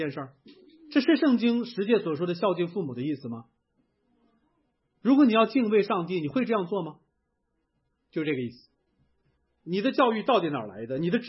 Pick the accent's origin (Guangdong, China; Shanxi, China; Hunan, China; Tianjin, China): Shanxi, China; also born or lived in Hebei; 我是河北的，山西长大，泛称华北人吧。